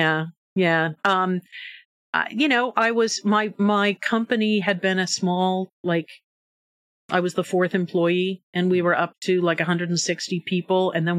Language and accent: English; Portland, Oregon, United States; But no, I grew up in Northwest Portland, and my grandmother and the family homestead was on in Sullivan's Gulch.